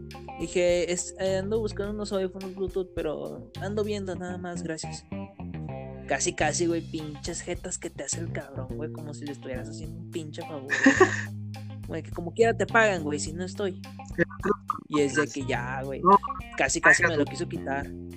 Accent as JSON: {"language": "Spanish", "country": "Mexico", "said": "Pues yo, como buen mexicano, güey, de que no, nada más."}